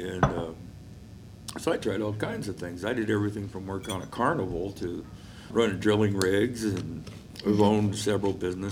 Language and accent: English; Gillette, Wyoming, United States; I was born in Gillette.